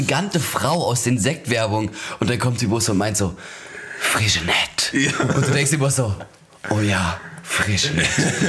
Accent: eastern Germany, Germany; Du, ich bin Ossi, das heißt, wir trinken hier nur

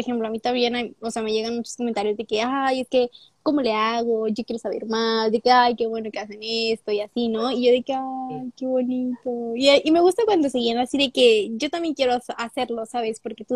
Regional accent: Nuevo León, Mexico; yo soy de Nuevo León, pero no estoy de que en Monterrey, yo vivo en Cadereyta, que está como a media hora de Monterrey.

